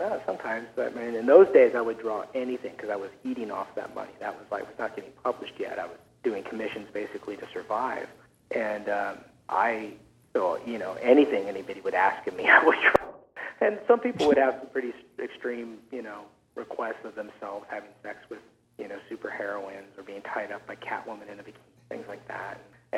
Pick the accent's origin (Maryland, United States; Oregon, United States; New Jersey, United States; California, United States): California, United States; San Mateo; also born or lived in New York; and I was originally from San Mateo and San Francisco, you know, for most of my 20s.